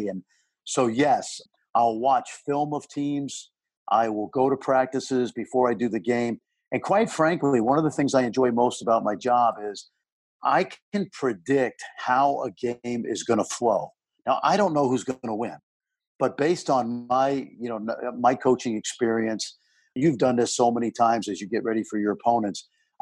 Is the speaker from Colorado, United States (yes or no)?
no; New York City, New York, United States; Since I was about 10 years old, growing up in New York City.